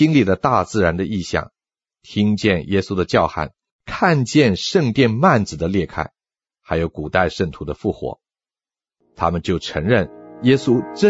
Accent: China; 我们知道犹太人的坟墓和我们中国人不一样

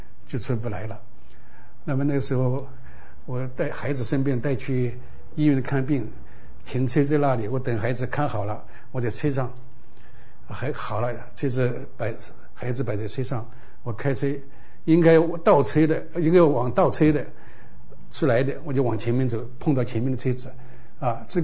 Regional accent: China; 我是中国人吧

